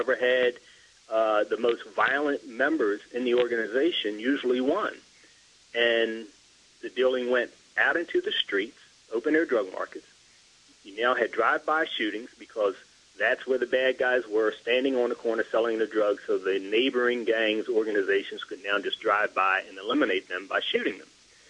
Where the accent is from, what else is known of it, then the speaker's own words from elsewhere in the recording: Baltimore, Maryland, United States; growing up in Baltimore, I got to see it from the perspective of living in a community